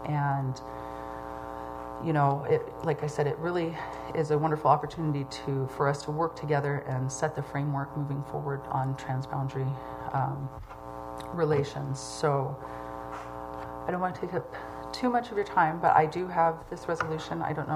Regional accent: Ketchikan, Alaska, United States; now in Juneau, United States; I'm from Ketchkan and Metlakatla originally. I'm Simshian from the Eagle Clan, but I live in Juneau

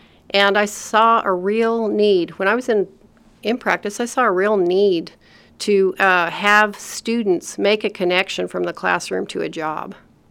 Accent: Albuquerque, New Mexico, United States; the experiences that I had growing up in Albuquerque provided me a culturally diverse background because there's lots of tribes in that area and different cultures.

